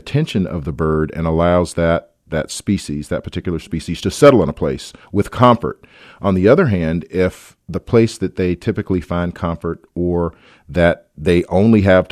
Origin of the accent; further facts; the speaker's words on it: the South, United States; I like to define myself as a country boy, really. I'm a Southerner by birth and by soil, and so, you know, that means a lot of things to be a black Southerner, grown up rurally as I was